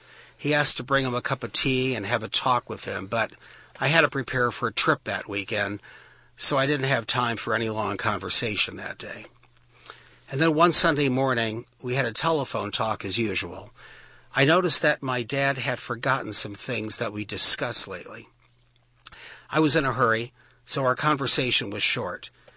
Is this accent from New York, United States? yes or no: no; Cleveland, Ohio, United States; Yeah, I'm from Cleveland, so just